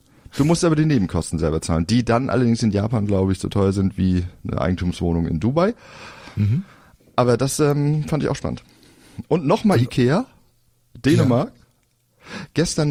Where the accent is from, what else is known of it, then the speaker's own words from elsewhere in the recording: Flensburg, Schleswig-Holstein, Germany; ich komme ja aus Flensburg